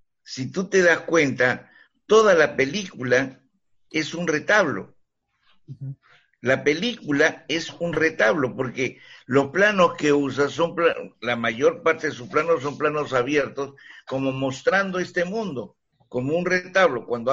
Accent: Callao, Peru; en el Callao, donde pues yo soy chalaco.

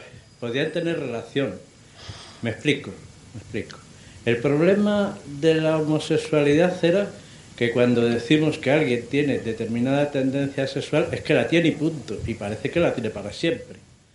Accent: Madrid, Community of Madrid, Spain; Soy de Madrid también.

